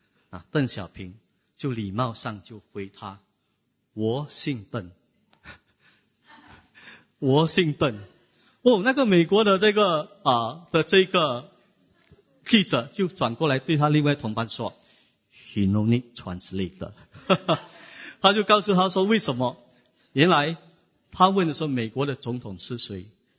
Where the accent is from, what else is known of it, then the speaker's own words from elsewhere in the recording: China; 那按照我们中国人的传统呢